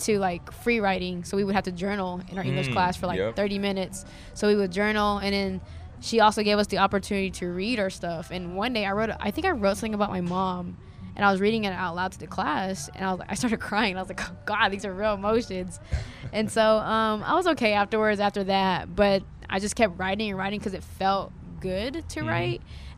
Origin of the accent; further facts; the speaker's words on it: Oklahoma City, Oklahoma, United States; So I'm from Oklahoma City, and I always tell people, like, I come from like a strict household at the time.